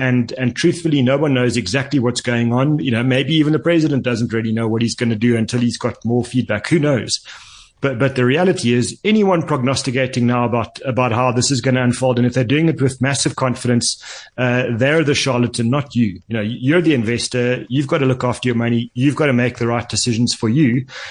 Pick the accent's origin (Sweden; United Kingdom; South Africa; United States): South Africa; as a South African